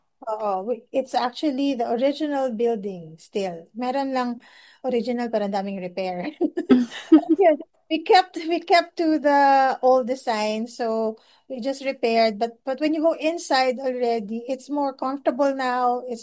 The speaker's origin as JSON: {"language": "Tagalog", "region": "Mimaropa", "country": "Philippines", "said": "because it's part of being a Palawenyo."}